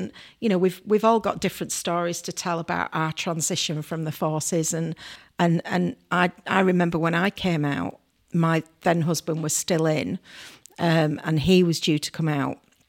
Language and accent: English; Bradford, Yorkshire and the Humber, United Kingdom; born there; I said, well, I was born in Bradford.